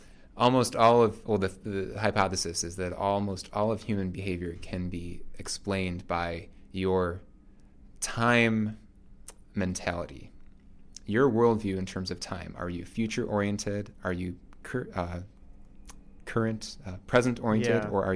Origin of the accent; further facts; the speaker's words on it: United States; accent: American; I'll be very self-conscious about just my accent and being an American there